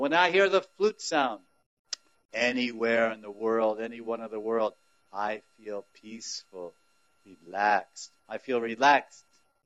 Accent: Germany; moved away; I came from Germany. I'm an atheist.

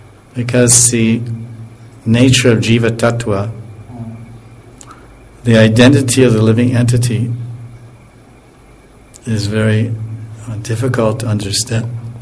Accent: India; Like I may always lived in India. I was born in India, I've lived here forever. My mother's from India, my grandmother's from India, everyone's from India.

